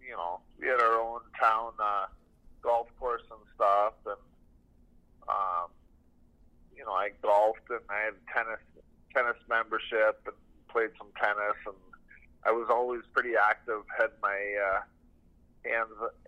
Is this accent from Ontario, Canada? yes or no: yes; Tavistock, Ontario, Canada; also born or lived in Woodstock; I was born in Woodstock, and I grew up in Tavistock.